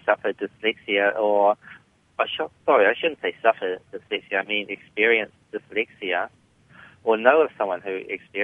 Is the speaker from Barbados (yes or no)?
no; New Zealand; I grew up in the New Zealand country, and it was a very unusual upbringing. It was in a dysfunctional family.